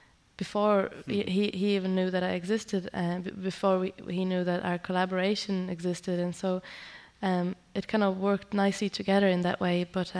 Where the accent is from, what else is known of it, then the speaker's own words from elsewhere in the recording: Czechia; I am a musician. I am from Czech Republic.